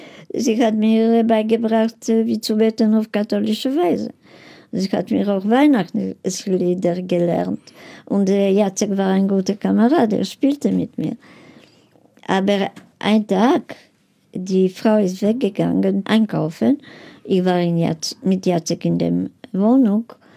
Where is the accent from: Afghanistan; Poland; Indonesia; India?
Poland; ich bin ein Polin, weil meine Eltern sind geboren Polen, ich bin geboren Polen, Großeltern in Polen, also bin ich eine Polin.